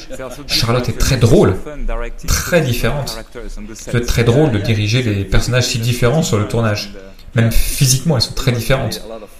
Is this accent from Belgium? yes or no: yes; Flanders, Belgium; French is a second language; je la connaissais très bien, hein, je suis flamand.